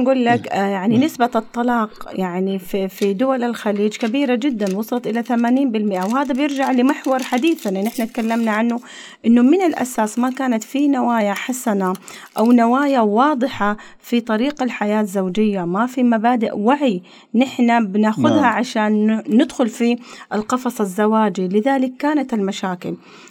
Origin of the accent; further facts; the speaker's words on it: Hadhramaut, Yemen; now in Saudi Arabia; أنا بتكلم كوني كحضرمية عايشة، يمنية عايشة في السعودية